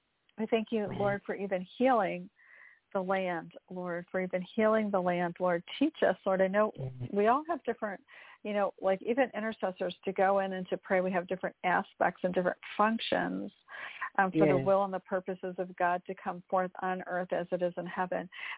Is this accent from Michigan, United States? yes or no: yes; Michigan, United States; because I grew up in Michigan. And we didn't really have a lot of that, not mountains and stuff.